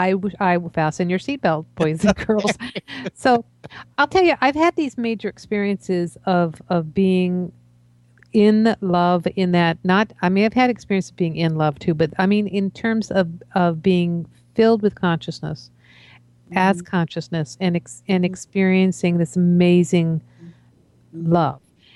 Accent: East Coast, United States; now in Seattle, United States; I'm originally from the East Coast. And so when I moved to Seattle, I was always 20 minutes early wherever I went.

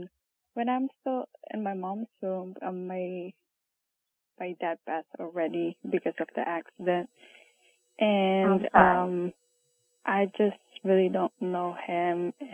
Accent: Philippines; now in Austin, United States; I'm original from the Philippines, but I live here in Austin now, Texas.

